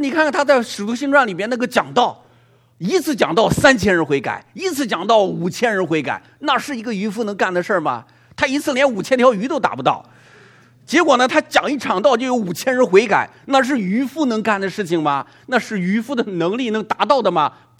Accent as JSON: {"language": "Chinese", "region": "Henan", "country": "China", "said": "河南人不喊伯伯，我们河南人喊比爸爸更大年龄更大的长辈，叫大爷"}